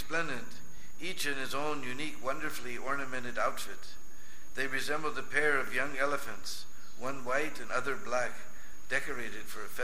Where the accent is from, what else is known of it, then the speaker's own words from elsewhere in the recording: United States; I was feeling embarrassed to tell anybody I'm American.